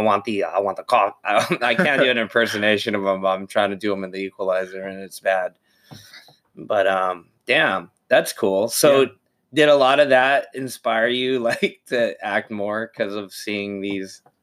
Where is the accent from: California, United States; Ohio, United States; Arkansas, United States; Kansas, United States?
California, United States; Dude, I'm from Cali, bro.